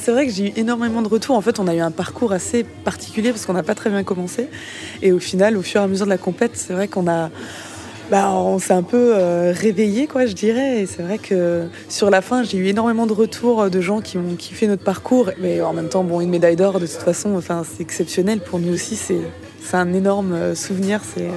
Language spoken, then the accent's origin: French; Mulhouse, Grand Est, France; born there; Je suis née à Mulhouse. Je viens d'une fratrie, on est 9 en tout